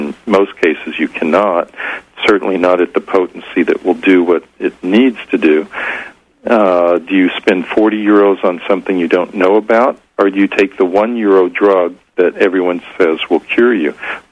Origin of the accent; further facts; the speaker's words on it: United States; not growing up in that state, but growing up in the U.S.